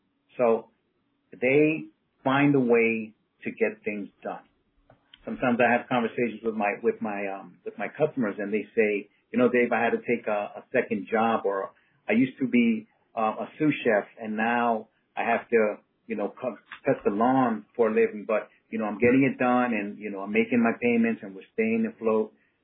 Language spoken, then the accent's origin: English; New York City, New York, United States; now in Baltimore, United States; So, Bill, I was born in New York City. My dad is from the Dominican Republic, and my mom's from Peru. I came up in the New York City school system, met my wife in Baltimore.